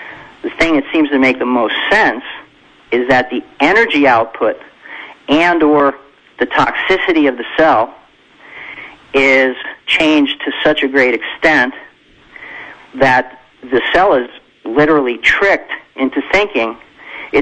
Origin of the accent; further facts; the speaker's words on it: New Jersey, United States; when I grew up in New Jersey in the 70s, I mean, New Jersey was a pretty dirty place.